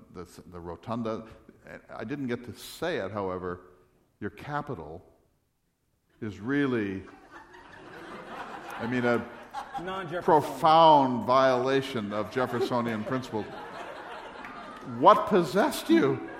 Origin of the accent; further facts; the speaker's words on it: North Dakota, United States; First of all, I'm from North Dakota. And, you know, it's autumn in North Dakota, and I think if you've been up there, you know what that means.